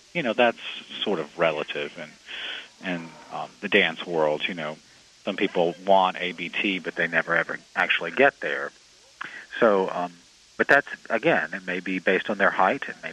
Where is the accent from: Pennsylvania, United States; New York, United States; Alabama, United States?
Alabama, United States; and I'm actually from Alabama.